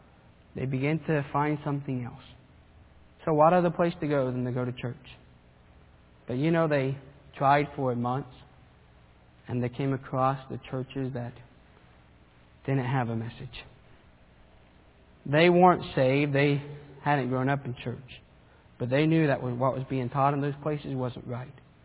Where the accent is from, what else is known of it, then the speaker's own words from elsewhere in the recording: Argentina; and I remember growing up in Argentina as a boy